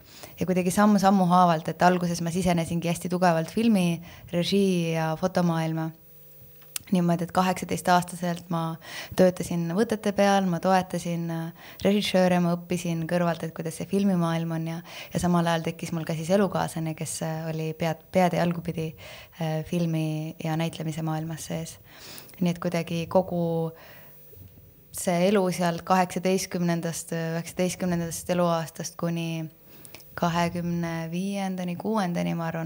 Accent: Valga, Valga County, Estonia; ma olen sündinud Valgas, Läti ja Eesti piiri peal.

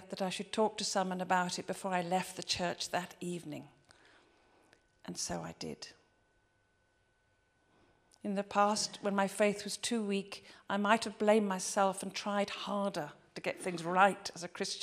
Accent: West Midlands, United Kingdom; born there; living in Cambridge for 24 years. Having moved house over 16 times in my life, it was great to be back in Gloucestershire, near to where I was born. I was born in Herefordshire.

